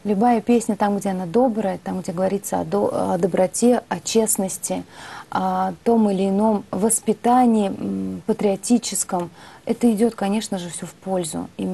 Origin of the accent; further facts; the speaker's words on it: Penza, Penza Oblast, Russia; в мой родной город, да, в Пензу